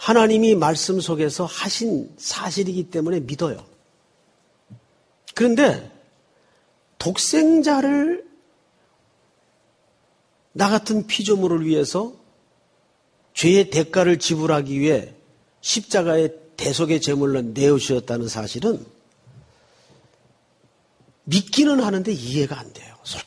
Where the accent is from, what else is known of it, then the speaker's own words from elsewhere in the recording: Yeongju, North Gyeongsang, South Korea; now in United States; 제 고향은 경북 영주가 고향이에요.